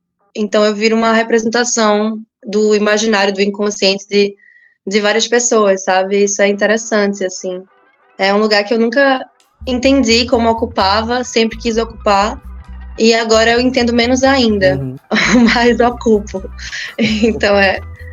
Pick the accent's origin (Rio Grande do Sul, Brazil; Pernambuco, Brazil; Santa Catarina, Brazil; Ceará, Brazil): Pernambuco, Brazil; Recife; also born or lived in Belo Jardim; quando eu paro de me comparar com o que eu cresci ouvindo em Recife e em Belo Jardim